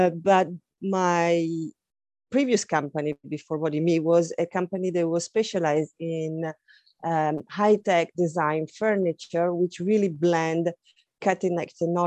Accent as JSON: {"language": "English", "town": "Milan", "region": "Lombardy", "country": "Italy", "moved": "as an adult", "lives_now": "London, United Kingdom", "said": "I'm originally Italian. I'm from Milan, the fashion capital, as they call it. I grew up in a very design-rich environment"}